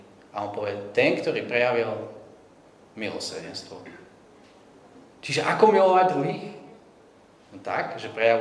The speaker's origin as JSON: {"language": "Slovak", "town": "Michalovce", "region": "Košice Region", "country": "Slovakia", "said": "Ja som inak z východu, z Michaloviec, teraz sme tam strávili nejaký čas."}